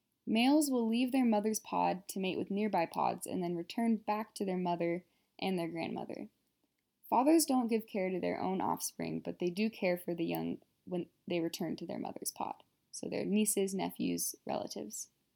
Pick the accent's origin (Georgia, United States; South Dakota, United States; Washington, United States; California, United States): Washington, United States; I grew up in Washington near the Puget Sound, and I remember being very young seeing orcas in the Hood Canal from outside my window.